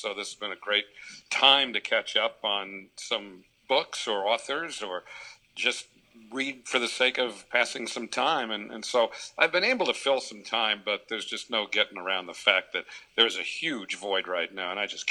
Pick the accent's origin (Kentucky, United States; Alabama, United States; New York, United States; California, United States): New York, United States; Bayside; also born or lived in Brooklyn / Bronx; and then settled in Bayside, Queens when I was 8. And so I consider Bayside very much to have been my hometown. Brooklyn and the Bronx were a bit of a blur.